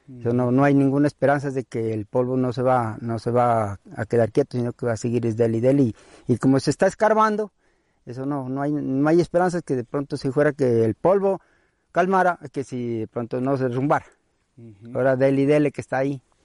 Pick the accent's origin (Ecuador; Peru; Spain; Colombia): Colombia; Chuza; now in Alto San Francisco, Colombia; Yo soy de Chuza, pero vivo acá en el Alto San Francisco porque soy casado acá.